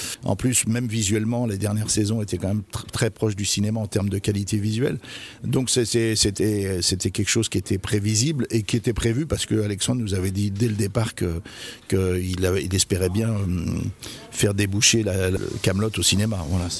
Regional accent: France; chez moi en France, on aime bien mettre les gens dans des cases

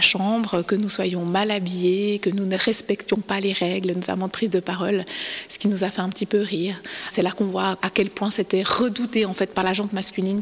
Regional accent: Romandy, Switzerland; je le suis parce que je suis romande, par exemple. Donc, je parle la langue minoritaire

